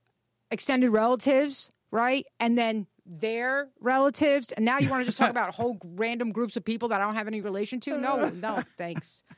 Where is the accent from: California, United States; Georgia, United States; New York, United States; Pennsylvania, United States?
New York, United States; I grew up in New York. I know a lot of really excellent, amazing Jewish